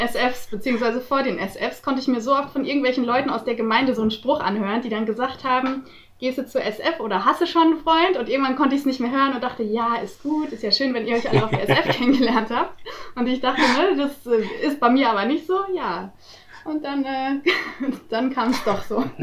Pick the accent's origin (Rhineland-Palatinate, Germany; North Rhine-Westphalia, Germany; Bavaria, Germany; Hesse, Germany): North Rhine-Westphalia, Germany; Werdohl; now in Erkrath, Germany; Ich bin inzwischen 33 Jahre alt. Genau, ich komme ursprünglich aus dem EC Werdohl und genau, im schönen Sauerland und bin dann nach unserer Hochzeit hier nach Erkrath gezogen.